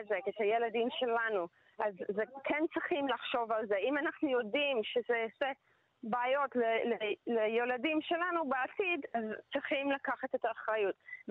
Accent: England, United Kingdom; Hebrew is a second language; now in Israel; אני לא ישראלית במקור, אז זה ממש קשה לי להבין. לפעמים אני רואה כל הזבל על החוף וביער, ואני באתי מאנגליה

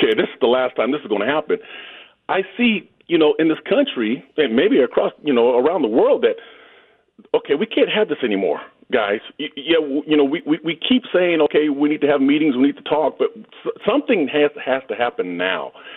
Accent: Portland, Oregon, United States; But I was raised in Portland, Oregon, and I didn't have a lot of things going on.

